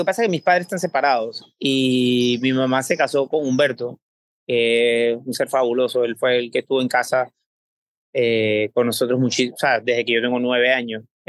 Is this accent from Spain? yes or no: no; Panama; yo soy de Panamá, terminas el bachillerato